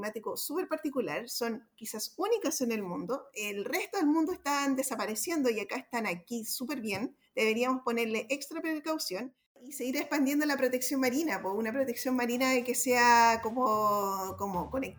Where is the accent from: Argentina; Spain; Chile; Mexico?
Chile; La idea, yo creo, es que como chilenos logremos como seguir como adquiriendo como esa conciencia oceánica y marítima